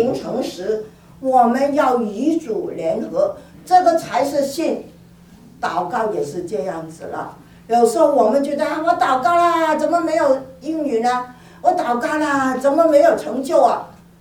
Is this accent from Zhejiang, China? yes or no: no; Guangdong, China; 我们广东人说拍拍手就走了